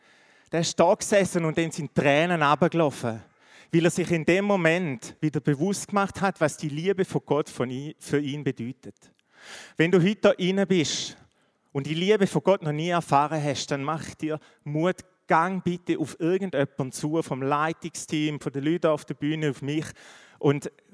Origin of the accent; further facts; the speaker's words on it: Switzerland; das ist als Schweizer schon schwierig genug oder als Muttersprachler.